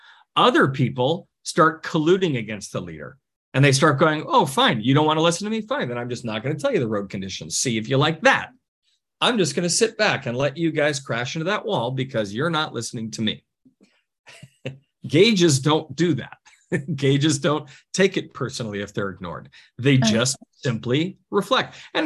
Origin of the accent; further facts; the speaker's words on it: Minnesota, United States; now in Arizona, United States; Well, I grew up in Minnesota and I got trained in how to drive on ice and snow. I now live in Arizona.